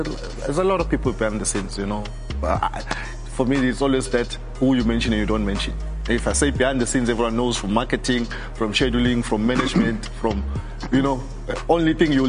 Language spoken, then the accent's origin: English; South Africa; that as a South African, I'm proud of.